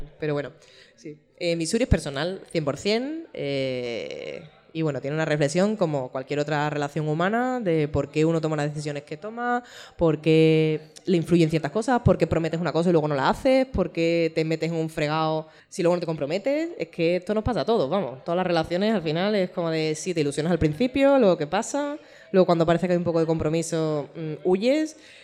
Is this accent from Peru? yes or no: no; Seville, Andalusia, Spain; Está feo, lo sé, soy sevillana y muy orgullosa de mi tierra